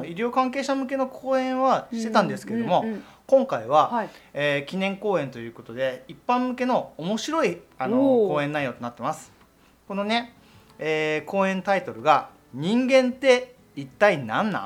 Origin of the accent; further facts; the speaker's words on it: Hokkaido, Japan; born there; now in Osaka, Japan; 北海道生まれ、大阪歴12年、歯科技工を生業に